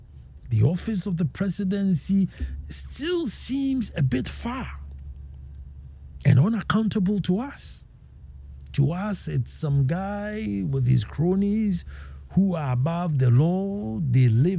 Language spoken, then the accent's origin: English; Eastern Region, Ghana; so that as much as I see myself as an Akwamunin, I should see myself the same as a Ghanaian. So sometimes we are only Ghanaian when we travel outside of Ghana.